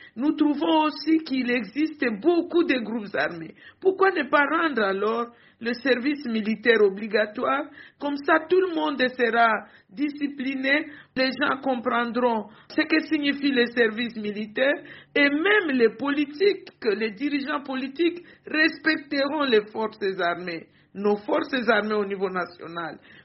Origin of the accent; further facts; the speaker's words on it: DR Congo; Je suis de la RDC